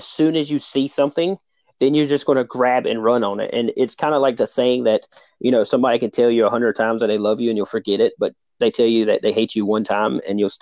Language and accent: English; the South, United States; So, I'm from the South, and I have met some of the, if educationally, they were the dumbest people you could meet